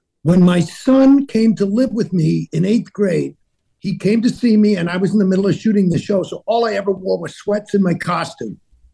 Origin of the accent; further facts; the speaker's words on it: New York City, New York, United States; Like they really make a great crust. I grew up in New York City, and that's probably why I like New York pizza.